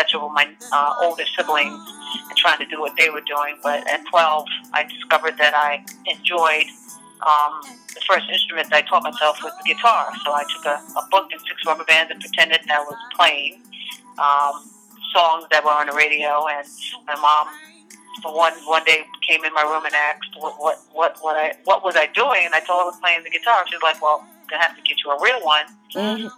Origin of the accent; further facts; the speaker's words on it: Queens, New York, United States; born and raised in Queens, New York.